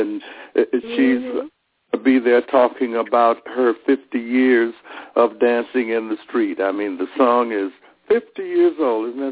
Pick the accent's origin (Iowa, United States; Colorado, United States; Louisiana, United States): Louisiana, United States; Pineville; born there; Well, I was born in Louisiana, Pineville, Louisiana.